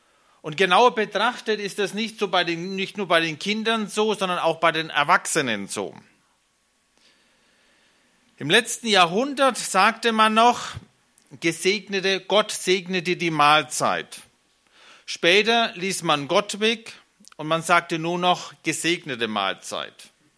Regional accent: Bavaria, Germany; bei uns in Franken, also wir sind sehr verwöhnt mit der Sonne, also wir haben dieses Jahr richtig mediterranes Wetter gehabt, jeden Tag Sonne

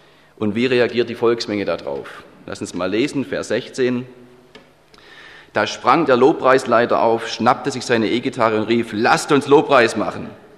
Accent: Stuttgart, Baden-Württemberg, Germany; Aus Stuttgart, wo ich herkomme

